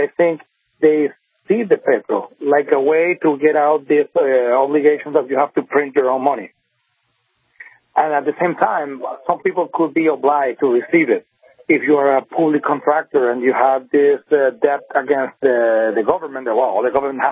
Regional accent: Venezuela; English is a second language; Yes, I'm from Venezuela. I live there.

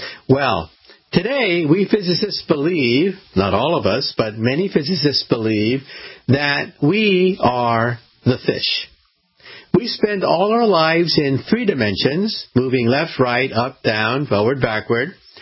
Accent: California, United States; when I was a little boy growing up outside of San Francisco.

